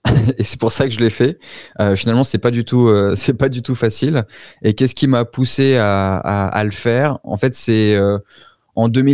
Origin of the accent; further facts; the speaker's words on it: Auvergne-Rhône-Alpes, France; moved away as an adult; also born or lived in Colombia; Alors d'où je viens, déjà je suis originaire du sud de la France, de la Drôme Provençale, plus belle région de France pour ceux qui connaissent.